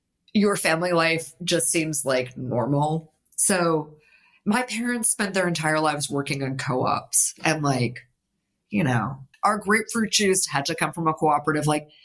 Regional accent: London, United Kingdom; now in Margaretville, United States; when I came originally from London, like when I moved to Margaretville, is a very working class village.

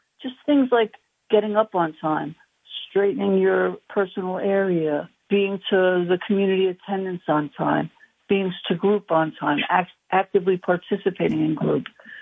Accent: Brooklyn, New York, United States; I'm originally from Brooklyn, and that's how I ended up relocating upstate New York.

